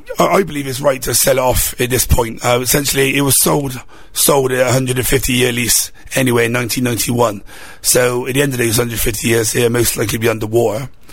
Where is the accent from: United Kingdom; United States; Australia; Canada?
United Kingdom; Lawrence Weston, South West England; I grew up in Lance Weston, spent 28 years of my life there. Went to Lance Weston School, then on to Portway School, Community School. Always worked in Avonmouth